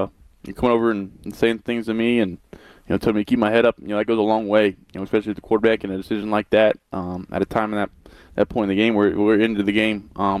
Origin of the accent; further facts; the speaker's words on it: the South, United States; I grew up in the South, country music fan and barbecue fan